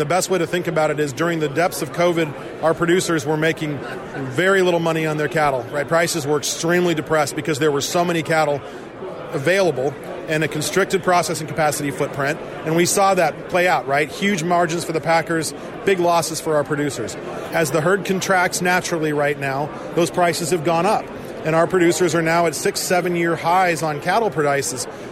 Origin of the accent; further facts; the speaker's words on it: Arizona, United States; And I'm from Arizona.